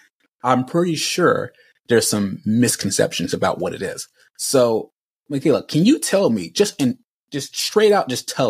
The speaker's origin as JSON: {"language": "English", "town": "Charlotte", "region": "North Carolina", "country": "United States", "said": "I'm from Charlotte."}